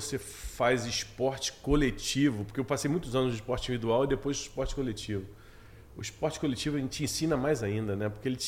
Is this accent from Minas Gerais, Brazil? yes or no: no; Rio de Janeiro, Brazil; moved away as an adult; also born or lived in São Carlos; E aí eu com 18, 19 anos, eu saí do Rio de Janeiro, fui morar no interior de São Paulo. Fiz faculdade em São Carlos, engenharia lá.